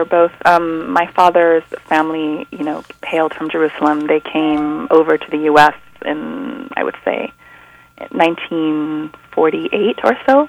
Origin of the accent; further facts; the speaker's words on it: Kuwait; I was born in Kuwait, and to, you know, in the midst of a large Palestinian expat community